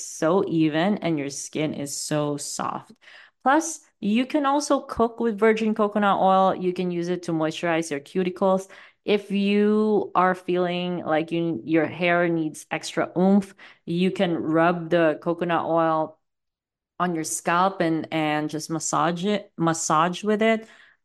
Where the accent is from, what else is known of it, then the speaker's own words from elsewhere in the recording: Philippines; But I grew up in the Philippines